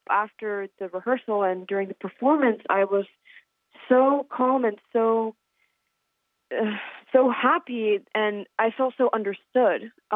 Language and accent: English; Washington, District of Columbia, United States; I'm 18 years old, and I'm from Washington, D.C.